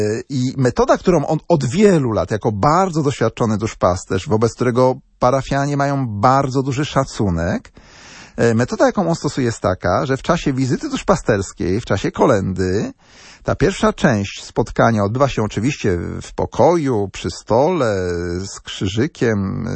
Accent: Wschowa, Lubusz Voivodeship, Poland; Ja pochodzę ze Wschowy, z diecezji zielonogórsko-gorzowskiej.

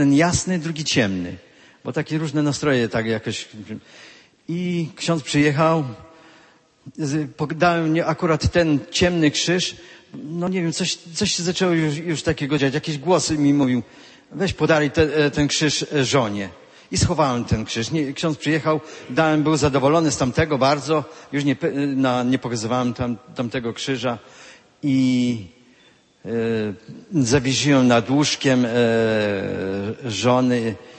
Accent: Stewkowa, Subcarpathian Voivodeship, Poland; Jesteśmy z Bieszczad, z małej miejscowości Stewkowa.

